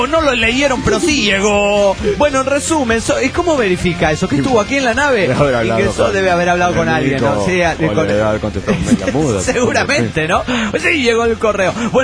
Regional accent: León, Guanajuato, Mexico; de León, Guanajuato, México

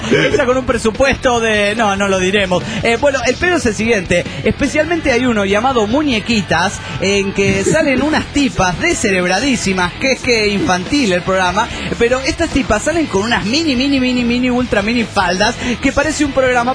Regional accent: Parral, Chihuahua, Mexico; de Parral de Chihuahua, México.

